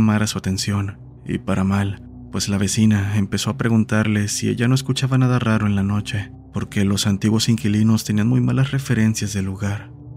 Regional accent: Paraguay; soy de Paraguay.

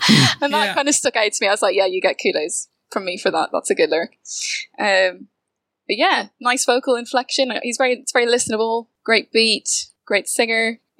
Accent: Dublin, Leinster, Ireland; now in St Albans, United Kingdom; So I'm originally from Dublin, but I'm now in St. Albans, so just north of London.

